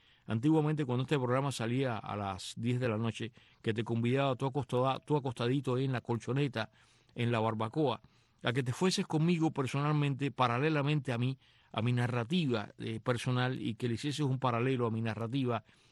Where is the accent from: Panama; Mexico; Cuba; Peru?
Cuba; born there; el año en que yo nací, todavía en Cuba